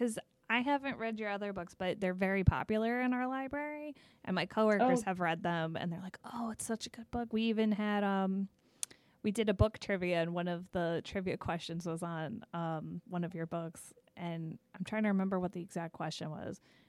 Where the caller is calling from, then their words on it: Long Island, New York, United States; So it's just really cool because we're calling from Long Island, New York, and it's like we're spanning distances and bonding over books.